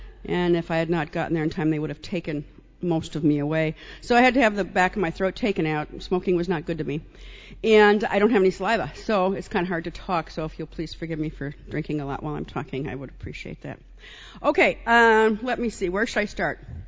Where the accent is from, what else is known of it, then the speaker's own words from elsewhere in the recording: Minnesota, United States; I'm from Minnesota. We say hi a lot.